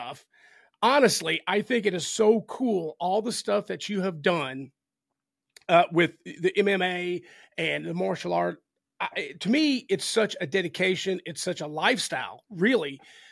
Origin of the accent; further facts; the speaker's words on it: Kentucky, United States; I'm from Kentucky, but I cannot drink bourbon or whiskey.